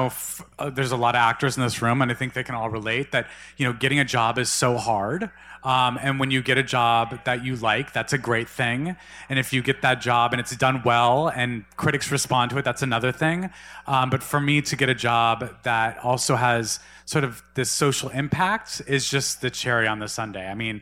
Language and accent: English; Albuquerque, New Mexico, United States; I grew up closeted in Albuquerque, New Mexico, and I didn't have a lot of exposure to the outside world.